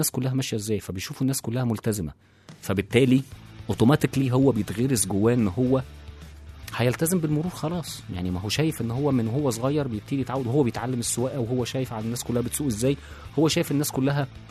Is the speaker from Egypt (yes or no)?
yes; Egypt; احنا عندنا في مصر لا، احنا عندنا في مصر القانون في مصر ما كانش لسه